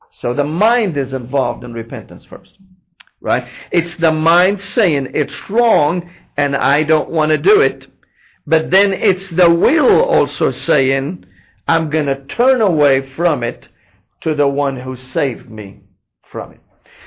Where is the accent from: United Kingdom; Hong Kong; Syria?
Syria; Damascus, Damascus Governorate; now in United States; I grew up in Damascus and was surrounded with Christian history all of my life. And I recognized when I came to the United States